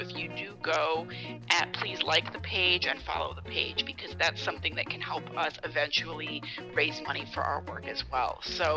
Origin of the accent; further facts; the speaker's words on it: New York, United States; I mean, I grew up in New York and I always enjoyed the apartment building life